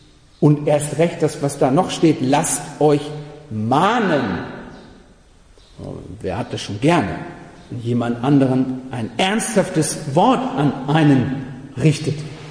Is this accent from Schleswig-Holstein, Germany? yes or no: yes; Kiel, Schleswig-Holstein, Germany; also auch was für uns heute, nicht als Korinther, sondern als Kieler.